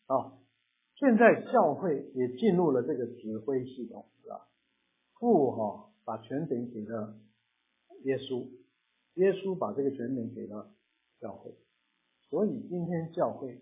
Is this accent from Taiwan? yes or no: yes; Taiwan; 我们从台湾来的都有当过兵的经验